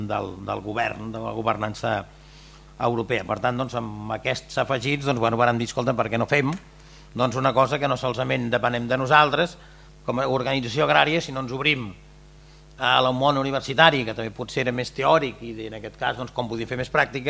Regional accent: Catalonia, Spain; jo no sóc d'una zona insular, no? Sóc de la Plana de l'Empordà

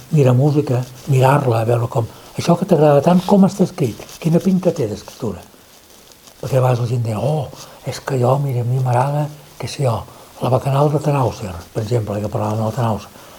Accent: Vilanova i la Geltrú, Catalonia, Spain; also born or lived in Sitges; sóc home de mar. Sóc home de Vilanova i Sitges, sobretot, o la casa que hi havia entre Vilanova i Sitges, que a prop de la casa de l'Eugeni d'Ors

